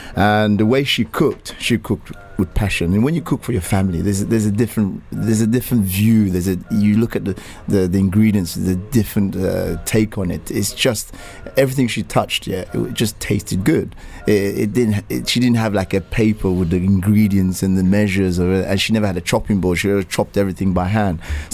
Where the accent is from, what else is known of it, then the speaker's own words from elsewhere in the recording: London, United Kingdom; also born or lived in Nigeria; I grew up in London, so basically I was born in Nigeria, grew up in London